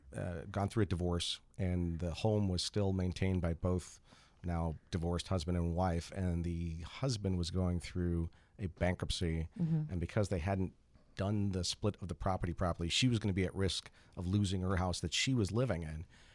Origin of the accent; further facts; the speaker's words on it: Chicago, Illinois, United States; also born or lived in Oak Lawn; I grew up in Roseland. I was actually born in Oak Lawn, Illinois, at Christ Hospital, but I grew up in Roseland.